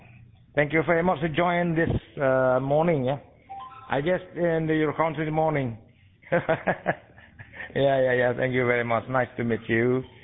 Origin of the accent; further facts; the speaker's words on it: Lhokseumawe, Aceh, Indonesia; English is a second language; I'm from Aceh, Lok Semawe.